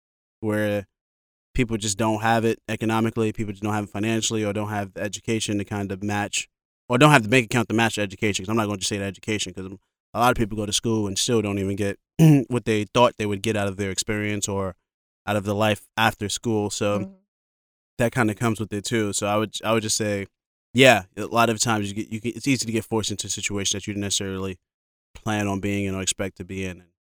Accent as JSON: {"language": "English", "town": "Brooklyn", "region": "New York", "country": "United States", "said": "And I go, I'm from Brooklyn. Mm-hmm. Like, I don't feel like I'm from America. I'm like, I'm from Brooklyn."}